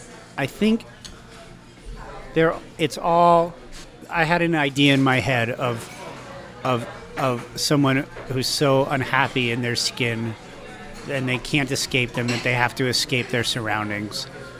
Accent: Las Vegas, Nevada, United States; And when I was a kid growing up in Las Vegas, you literally looked on the streets for a brown Rolls Royce

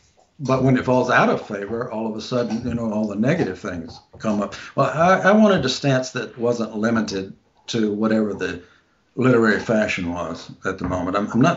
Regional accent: the South, United States; born there; So I can't leave the South in storytelling really because I was born there in the South.

